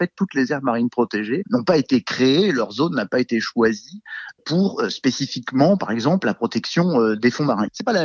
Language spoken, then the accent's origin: French; Brittany, France; comme chez moi en Bretagne